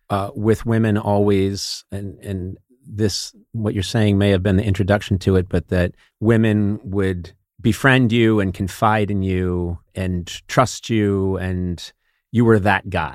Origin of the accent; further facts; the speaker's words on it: Boston, Massachusetts, United States; because I'm from Boston, Massachusetts. Nobody's doing that.